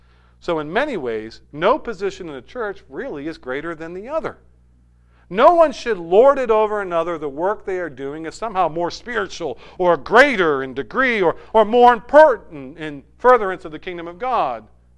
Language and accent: English; New Hampshire, United States; we come from New Hampshire. And at that time, there probably was like 15 Southern Baptist churches in the entire state, right?